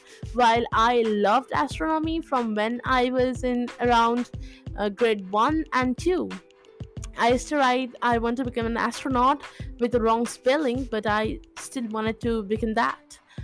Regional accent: Kolkata, West Bengal, India; now in United States; I am an Indian from Kolkata, India. And I am 18 years old in 2023

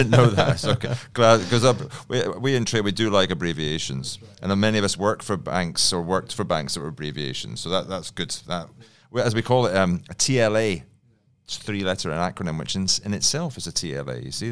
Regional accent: Scotland, United Kingdom; As you know, I'm Scottish.

